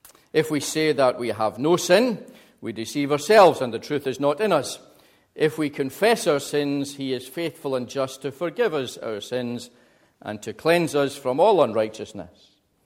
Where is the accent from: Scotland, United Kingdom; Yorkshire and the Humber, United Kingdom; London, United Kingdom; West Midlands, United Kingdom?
Scotland, United Kingdom; accent: Glaswegian; you already are used to a Glaswegian accent.